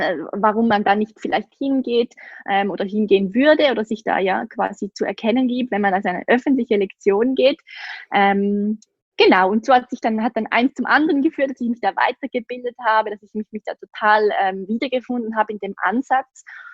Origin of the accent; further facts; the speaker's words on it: Switzerland; ich wohne in der Schweiz. Ich komme aus der Schweiz, wie man sicher an meinem Akzent hören kann.